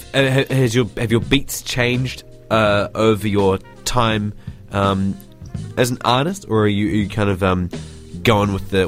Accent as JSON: {"language": "English", "town": "Invercargill", "region": "Southland", "country": "New Zealand", "said": "I'm originally from Invercargill."}